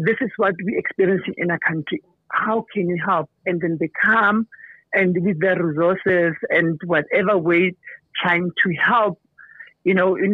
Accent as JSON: {"language": "English", "town": "Mamelodi", "region": "Gauteng", "country": "South Africa", "said": "I'm dead from Mamelodi, Mar."}